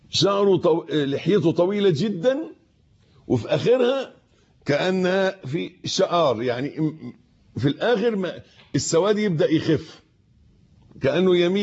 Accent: Egypt

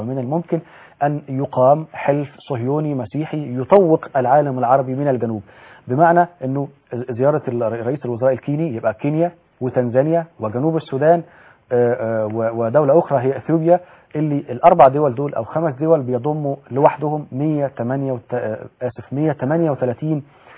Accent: Egypt; تيقنا كمصريين وكعرب وكإسلاميين

